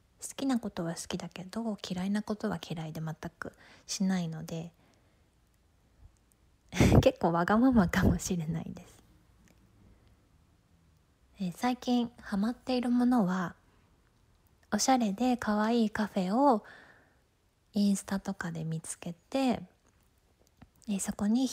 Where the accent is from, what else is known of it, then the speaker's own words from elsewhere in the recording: Tokyo, Japan; 出身地は東京です。